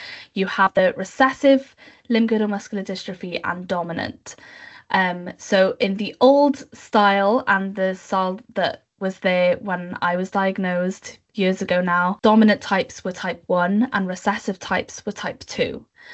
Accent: Cardiff, Wales, United Kingdom; I'm Welsh, which is a big part of my identity. So born and bred in Cardiff, the capital city of Wales.

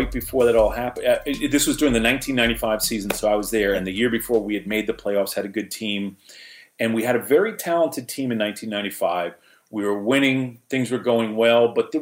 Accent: New York, United States; I grew up in New York. I had never been further south than Philadelphia. I had never been further west than Syracuse, New York.

